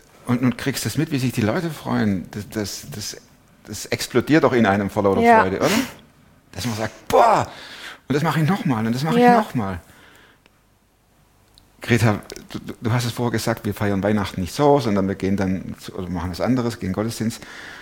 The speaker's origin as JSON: {"language": "German", "region": "Baden-Württemberg", "country": "Germany", "said": "Ist egal, ich bin Schwabe, genau."}